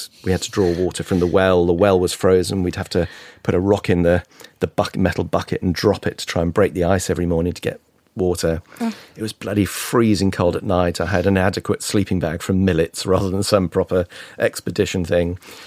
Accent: United Kingdom; it was probably all part of growing up and being British and being an intrepid explorer and cameraman.

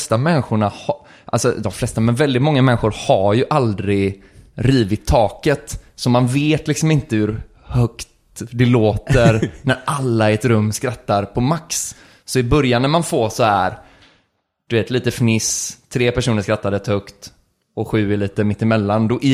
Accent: Gothenburg, Västra Götaland County, Sweden; Ja, jag är från Göteborg

